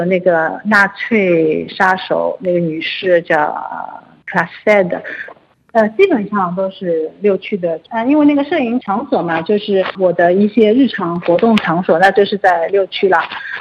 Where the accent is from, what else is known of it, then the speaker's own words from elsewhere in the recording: Shanghai, China; 另外一方面也可以给观众介绍我的出生地，因为我本身就是一个上海人嘛。